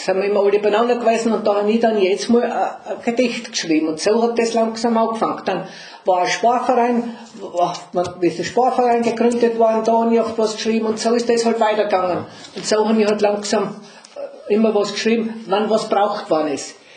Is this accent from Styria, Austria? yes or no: yes; Ratten, Styria, Austria; Also ich komme aus dem Oberen Freistädtstal, aus Ratten. Bin auf einem Bergbauernhof auf 1000 Meter Seehöhe aufgewachsen mit 9 Geschwistern.